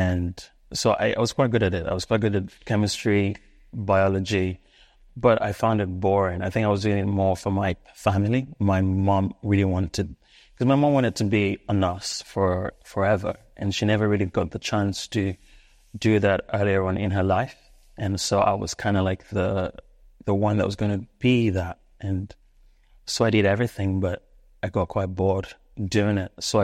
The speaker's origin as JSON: {"language": "English", "country": "Sierra Leone", "tie": "born there", "said": "I think I was born in Sierra Leone"}